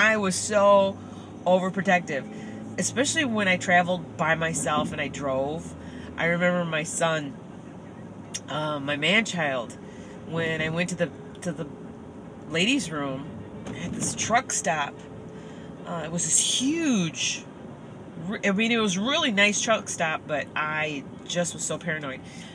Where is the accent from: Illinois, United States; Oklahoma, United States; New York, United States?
Illinois, United States; Chicago; from Georgia, from Tifton, Georgia, all the way back to the Chi. And to my hometown.